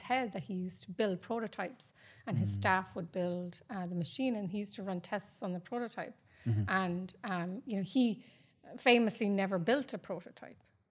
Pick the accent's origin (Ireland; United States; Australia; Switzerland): Ireland; I'm Irish, I love it.